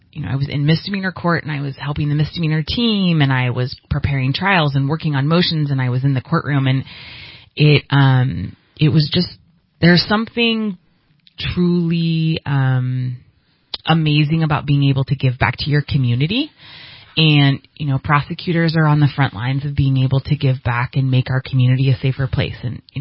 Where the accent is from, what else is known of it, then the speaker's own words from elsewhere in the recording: California, United States; I grew up in Shasta County. Well, I moved here when I was four, but grew up here, local kid.